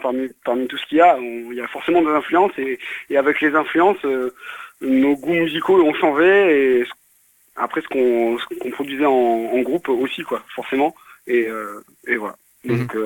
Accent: Nîmes, Occitanie, France; Et vu qu'on vient de Nîmes, on est un groupe clairement de la région et on a tout fait des bars possibles à Nîmes.

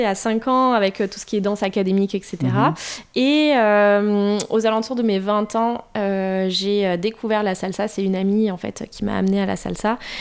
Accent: France; ah ben, moi, je suis française, j'étais la seule.

